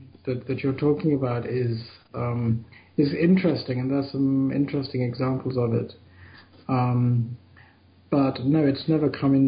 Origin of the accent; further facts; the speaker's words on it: United Kingdom; I want my music to reflect the fact that I'm British, that I'm a Westerner rather than someone from another culture